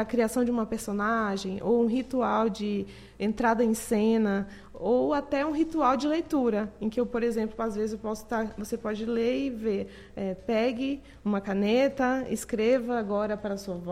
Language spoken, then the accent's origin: Portuguese; Vitória da Conquista, Bahia, Brazil; eu comecei a fazer teatro aqui em Vitória da Conquista. Eu sou daqui de Conquista, inclusive.